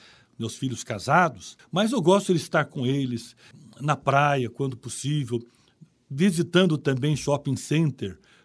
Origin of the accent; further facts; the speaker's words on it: Curitiba, Paraná, Brazil; also born or lived in Jacarezinho; Eu nasci em Curitiba, no bairro Água Verde, mas passei uma parte da infância no interior do estado, Jacarezinho.